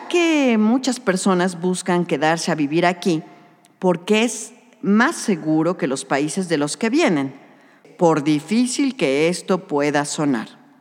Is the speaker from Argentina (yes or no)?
no; Mexico; muchos migrantes de otros países atraviesan México, porque somos los vecinos de Estados Unidos